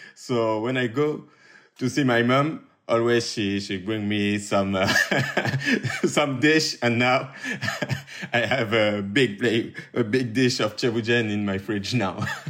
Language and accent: English; Paris, Île-de-France, France; English is a second language; I grew up in the banlieue of Paris. Donc, I grew up in Paris and I don't move from Paris from my birth to now. And I was in the Paris, but not in the city. I was in the little campaign.